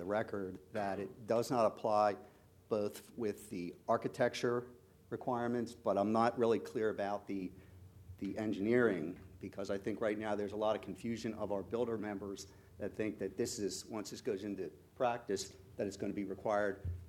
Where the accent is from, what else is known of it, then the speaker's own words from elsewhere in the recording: Wilmington, Delaware, United States; My hometown is Wilmington, but I also have a house in Dagsboro.